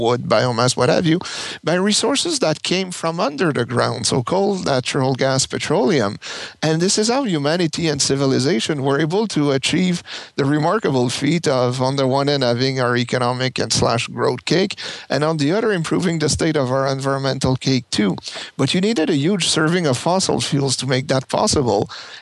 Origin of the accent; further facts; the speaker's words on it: Quebec, Canada; I grew up in Canada where it's pretty cold and, you know, most people wouldn't want to live there, especially Quebec, where I'm from.